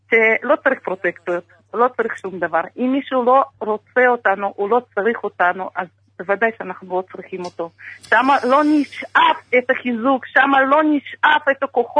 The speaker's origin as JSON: {"language": "Hebrew", "country": "Russia", "lives_now": "Israel", "said": "ואני אשכנזיה, אני חוזרת בתשובה, אני מרוסיה."}